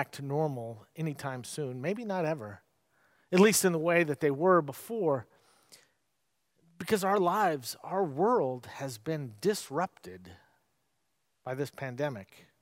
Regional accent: California, United States; Now, many of you know that I grew up in California.

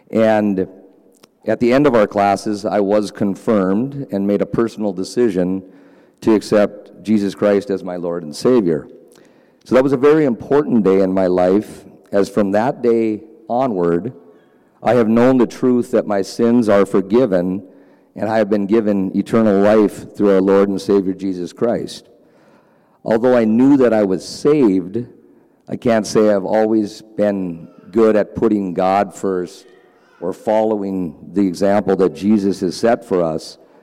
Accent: Grand Forks, North Dakota, United States; I was born in Grand Forks and had a wonderful childhood

